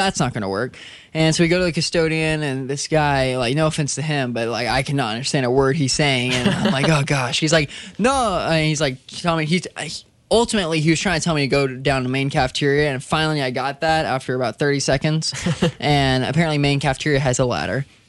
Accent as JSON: {"language": "English", "country": "Georgia", "second_language": "English", "said": "English is not my language. It's not my original language. I'm from Georgia."}